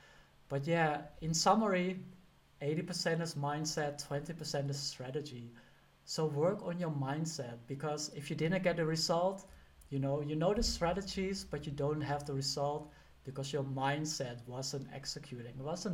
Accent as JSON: {"language": "English", "country": "Netherlands", "said": "I'm from the Netherlands, and they always say like, oh, just be normal."}